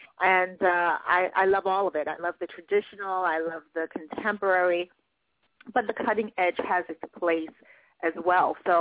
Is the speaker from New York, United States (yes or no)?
yes; Brooklyn, New York, United States; located stemming out of Brooklyn, which is my hometown borough